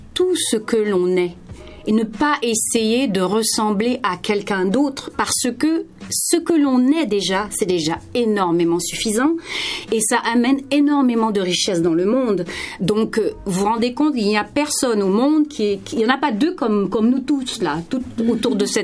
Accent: Senegal; born there; also born or lived in France / Martinique / Guadeloupe; Je suis née au Sénégal. Mon père est sénégalais et ma mère est de la Guadeloupe. J'ai vécu dans pas mal d'endroits, quand même, en France. J'ai vécu, en Martinique, en Guadeloupe

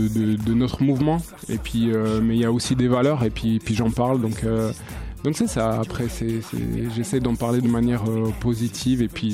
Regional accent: Brussels, Belgium; Je ne suis pas d'ici, ouais, je pense que ça s'entend dans l'accent. Là. Donc, moi j'ai grandi à Bruxelles

